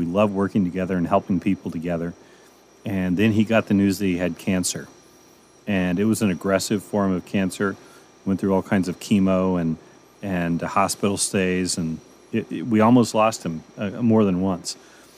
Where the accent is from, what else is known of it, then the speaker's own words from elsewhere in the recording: Altamont, Kansas, United States; I grew up in Altamont, Kansas, about an hour from here